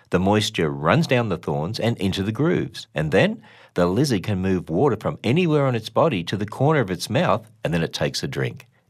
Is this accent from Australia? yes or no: yes; Australia; In my home country of Australia